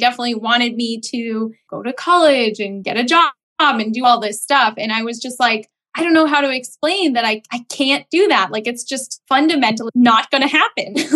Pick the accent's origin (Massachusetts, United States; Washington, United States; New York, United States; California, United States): Massachusetts, United States; Boston; I run the blog Femtrepreneur.co. I am from Boston, Massachusetts.